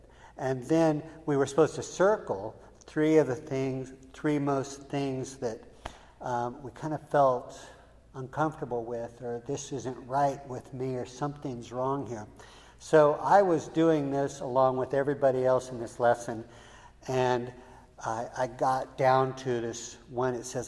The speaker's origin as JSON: {"language": "English", "town": "Fort Bragg", "region": "California", "country": "United States", "tie": "born or raised there", "said": "I was raised here in Fort Bragg."}